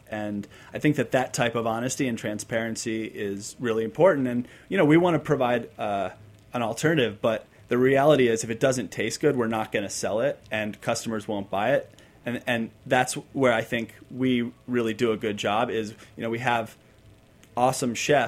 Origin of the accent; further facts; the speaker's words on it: San Diego, California, United States; I grew up in San Diego. I love little taquerias. I grew up eating in them